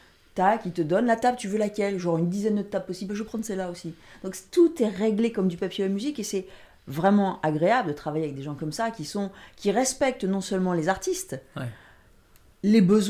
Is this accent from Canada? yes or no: no; France; Ah, évidemment, je suis française